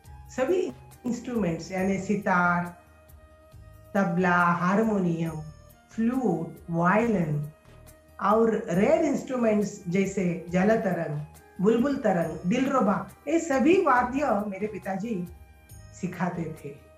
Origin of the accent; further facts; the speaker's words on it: Hubli, Karnataka, India; हुबली कर्नाटक से।